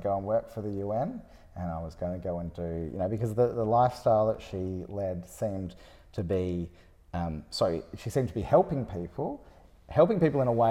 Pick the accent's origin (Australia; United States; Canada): Australia; Australind, Western Australia; When I grew up in Australind, it was still a little bit of a sort of, it was suburban, but it was still a kind of sleepy, separate community a bit from Bunbury.